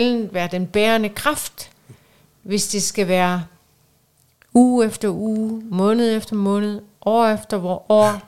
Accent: North Denmark Region, Denmark; så jeg er jo fra Nordjylland og vokset op de første 11 år af mit liv på landet, kan man vist godt kalde det, i en lille by mellem Frederikshavn og Skagen

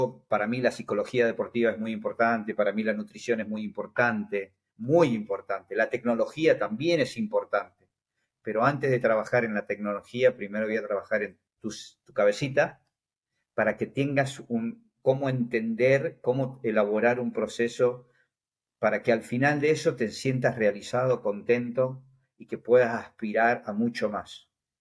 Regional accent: Patagonia, Argentina; el haber nacido y criado en la Patagonia

